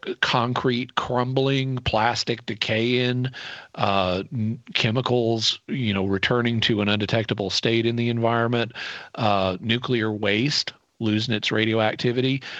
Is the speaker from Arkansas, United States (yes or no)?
yes; Fayetteville, Arkansas, United States; Now, I am in Fayetteville, Arkansas, my hometown.